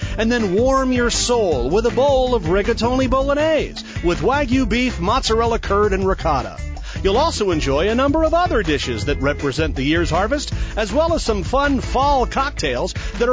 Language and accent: English; East Coast, United States; I grew up on the East Coast, yeah, and, you know, yeah, I came from a diner culture.